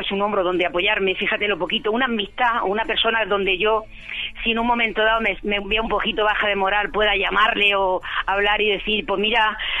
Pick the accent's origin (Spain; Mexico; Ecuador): Spain; Almería, Andalusia; Soy de Almería, que adoro mi tierra, que meten un apartamento allí, que cuando puedo me escapo.